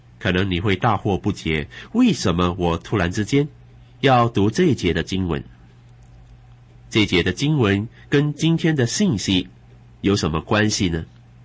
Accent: China; 我们中国人有一句俗语说，天渊之别

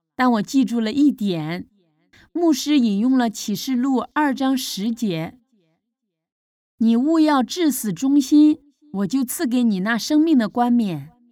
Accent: Singapore; also born or lived in Hong Kong; 我在香港出生，两岁时就搬到了新加坡。

